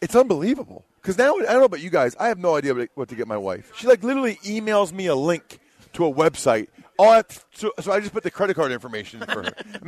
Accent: Pennsylvania, United States; People, I grew up outside of Philly. I never went to the Army-Navy game.

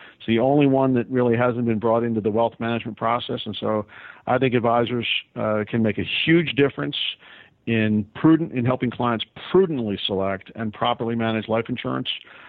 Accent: Northeast, United States; now in Tampa, United States; So I'm in Tampa, Florida, moved here. First chance I got a chance to decide where I wanted to live. Was born and raised in the Northeast.

